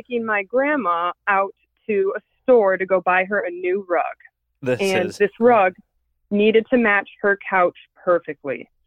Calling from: Michigan, United States; I'm 24, and I'm calling from Michigan.

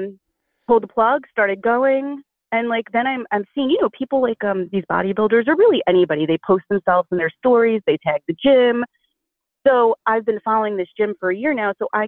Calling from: New Jersey, United States; From Jersey.

